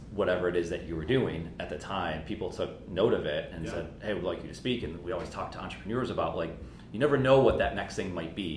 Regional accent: Charlotte, North Carolina, United States; He happened to be from Charlotte. I was from Charlotte.

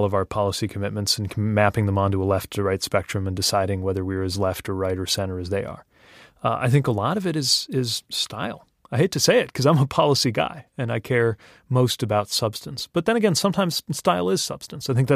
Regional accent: Indiana, United States; Part of the example of why it can pay off to do something more unusual is in my home state of Indiana.

